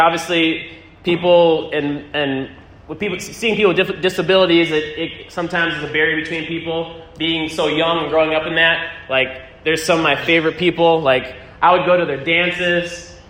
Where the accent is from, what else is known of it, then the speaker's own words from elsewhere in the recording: California, United States; born there; My brother was born in Hawaii. I was born in California.